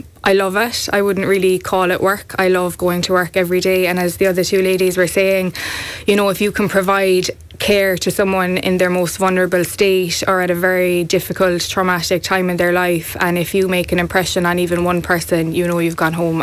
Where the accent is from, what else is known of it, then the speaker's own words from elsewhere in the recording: Tralee, County Kerry, Ireland; I'm from Tralee.